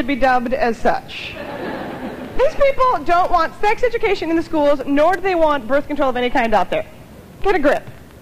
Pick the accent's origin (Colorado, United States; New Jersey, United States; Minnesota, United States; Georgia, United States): Minnesota, United States; Minneapolis; now in New York City, United States; But I am from Minneapolis, born and raised, and I moved to New York City, and I'm a bona fide dork.